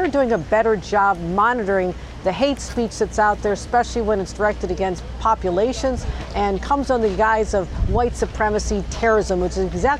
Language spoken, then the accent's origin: English; Buffalo, New York, United States; It's my hometown of Buffalo.